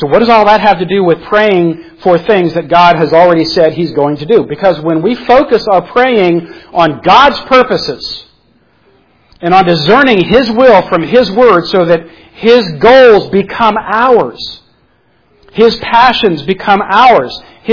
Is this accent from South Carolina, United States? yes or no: yes; South Carolina, United States; Sorry, I'm from South Carolina.